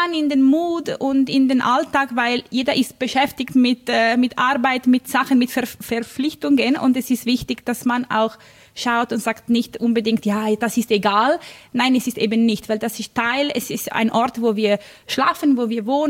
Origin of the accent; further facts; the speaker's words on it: Milan, Lombardy, Italy; German is a second language; Ich komme eben aus Mailand, ich gehe regelmäßig dort und spaziere in der Stadt.